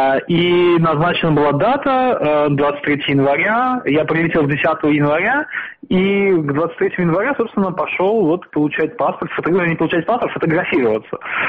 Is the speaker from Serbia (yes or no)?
no; Uzbekistan; now in Russia; Я узбечка, я узбекский вообще не знаю.